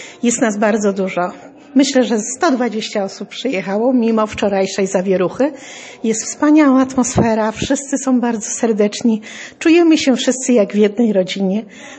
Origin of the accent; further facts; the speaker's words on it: Węgrów, Masovian Voivodeship, Poland; jestem z Węgrowa, z parafii Bazyliki Mniejszej.